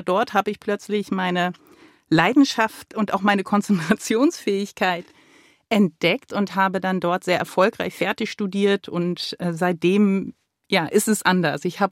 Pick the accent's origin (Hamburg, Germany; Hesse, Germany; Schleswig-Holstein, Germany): Schleswig-Holstein, Germany; ich komme ja aus Norddeutschland, um genau zu sein aus Ostholstein